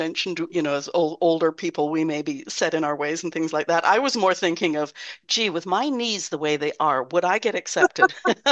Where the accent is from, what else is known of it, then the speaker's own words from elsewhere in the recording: Canada; even though I'm Canadian